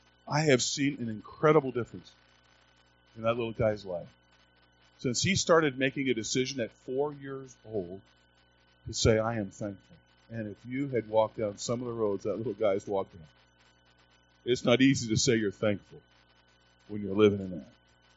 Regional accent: United States; I want to tell you today I'm thankful I'm an American.

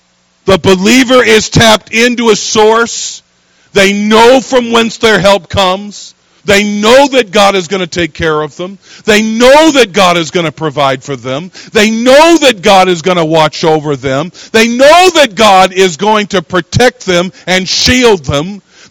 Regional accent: the American West, United States; we're from the American West, where things are a lot more arid in many places than maybe more so here in the Midwest.

